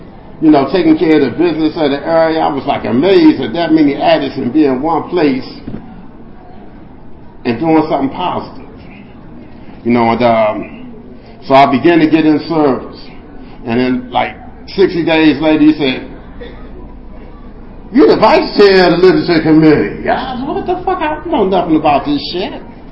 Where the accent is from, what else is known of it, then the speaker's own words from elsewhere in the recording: Washington, District of Columbia, United States; You know, I'm from Washington, D.C.